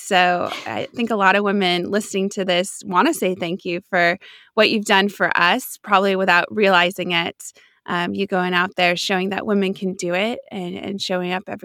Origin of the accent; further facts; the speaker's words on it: Seattle, Washington, United States; now in Houston, United States; I'm from Seattle, so seeing family suffer in that heat, that was a challenge because there's no, like most homes in the Northwest don't have AC units, which is a foreign concept down here in Houston.